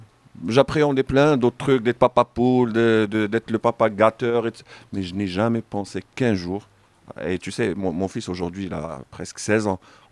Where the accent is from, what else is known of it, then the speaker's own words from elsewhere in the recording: Morocco; mais pas chez moi au Maroc.